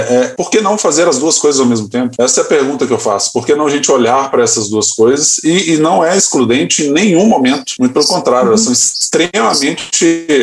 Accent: Brazil; A minha preocupação como brasileiro é não fazer isso, né?

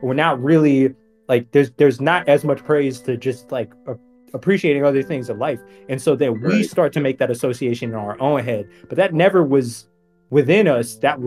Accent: United States; But that's a thing that I think, especially growing up in America, a lot of people, it's one of those things

